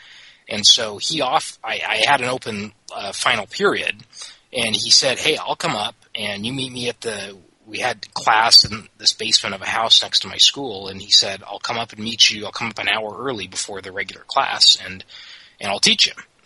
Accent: California, United States; the stake I grew up in Northern California area, east of Sacramento.

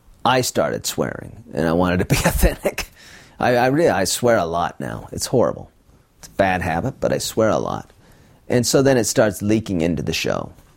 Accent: Utah, United States; And I say, I'm from Utah, where the streets are Mormon, very north, south, east, west.

